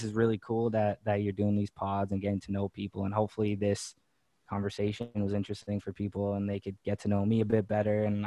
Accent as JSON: {"language": "English", "region": "Manitoba", "country": "Canada", "said": "They don't know I'm from Manitoba."}